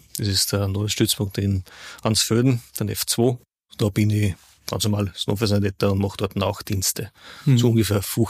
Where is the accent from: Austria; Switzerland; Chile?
Austria; Kirchschlag; Der war Ortsstellenleiter da in Kirchschlag in meinem Heimatort.